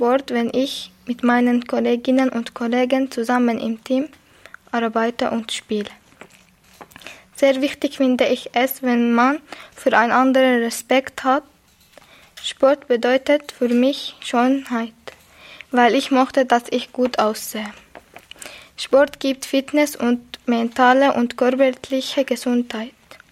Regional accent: Syria; ich komme aus Syrien und ich bin 17 Jahre alt.

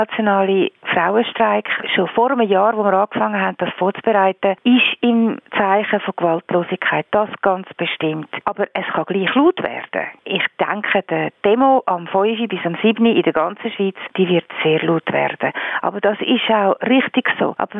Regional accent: Finland; German is a second language; now in Germany; In meiner Heimat Finnland ist das zum Beispiel so.

